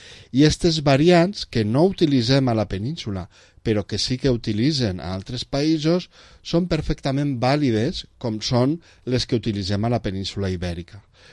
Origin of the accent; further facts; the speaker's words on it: Valencian Community, Spain; és la nostra responsabilitat mantindre el nostre patrimoni cultural com a valencians viu.